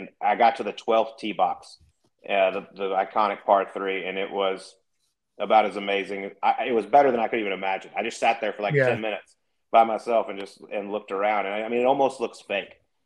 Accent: Dallas, Texas, United States; Where I grew up in Dallas, this place called Royal Oaks Country Club, theirs was phenomenal.

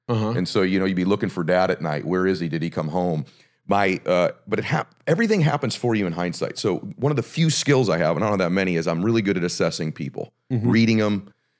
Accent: Diamond Bar, California, United States; I grew up like lower middle class, I would say.

